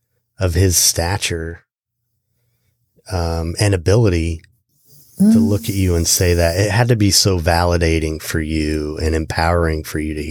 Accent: Midwest, United States; I live in a place where I live in South Florida. I grew up in the Midwest

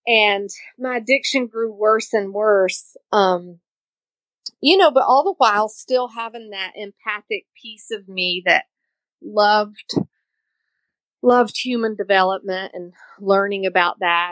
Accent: Tennessee, United States; now in Florida, United States; Obviously by my accent, I'm not from Florida. So I came down here from East Tennessee to Florida for my addiction, and I stayed

